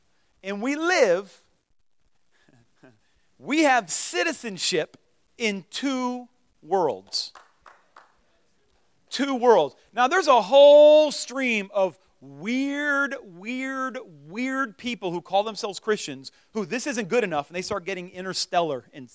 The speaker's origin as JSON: {"language": "English", "country": "United States", "said": "There's countries I can't purchase land in because I'm an American."}